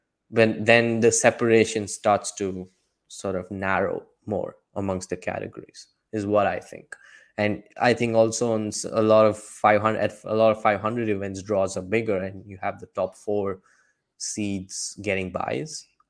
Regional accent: India; Yes, I am Indian, of course.

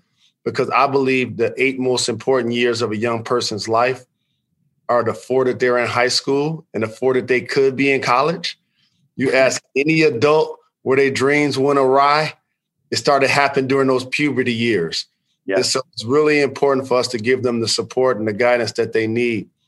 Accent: Detroit, Michigan, United States; I'm a native of Detroit. I grew up on the Northwest side.

